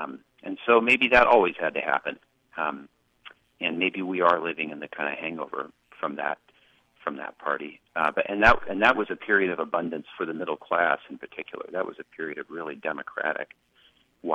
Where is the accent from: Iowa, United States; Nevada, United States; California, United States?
California, United States; Berkeley; So I come from a pretty middle-class family, and when I was a kid, growing up in Berkeley, Berkeley was a town where, you know, a public school teacher could buy a home.